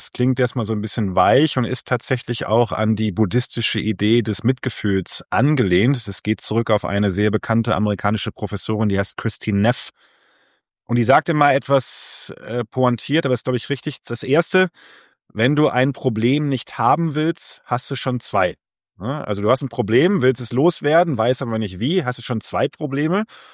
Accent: Hamm, North Rhine-Westphalia, Germany; wie wir bei uns in Hamm sagen

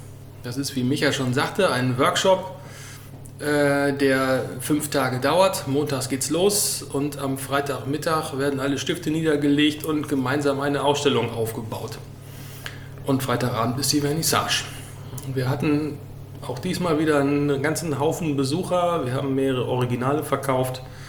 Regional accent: North Rhine-Westphalia, Germany; born there; now in Baltrum, Germany; bin gebürtig aus dem Sauerland und jetzt seit 13 Jahren hier auf Baltrum.

